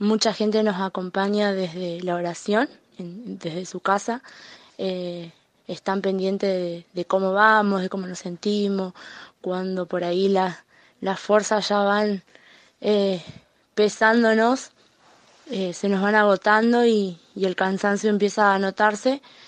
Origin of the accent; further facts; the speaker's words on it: Concepción del Uruguay, Entre Ríos, Argentina; de Concepción del Uruguay, Entre Ríos. Participo en una comunidad de la diócesis de Gualeguaychú